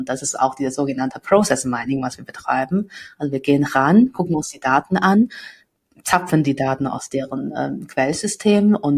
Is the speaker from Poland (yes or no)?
no; China; German is a second language; now in Munich, Germany; Ich komme ursprünglich aus China, bin mittlerweile schon seit längerer Zeit in München angekommen und sitze gerade in München im Valentic schönen Büro